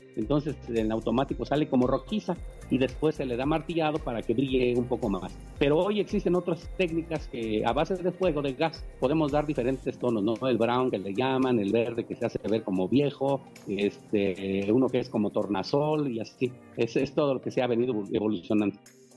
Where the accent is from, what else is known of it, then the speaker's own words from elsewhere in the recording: Santa Clara del Cobre, Michoacán, Mexico; Pues sí, soy de Santa Clara del Cobre, Michoacán, el único lugar donde con orgullo enseñamos el cobre